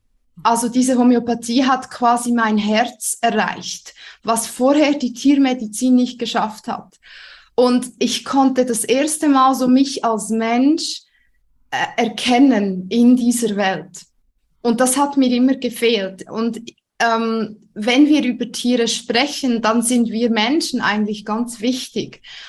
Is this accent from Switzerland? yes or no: yes; Central Switzerland, Switzerland; Ich wohne in der Schweiz, das hört man auch. Ich bin Schweizerin. Ich wohne in der schönen Zentralschweiz.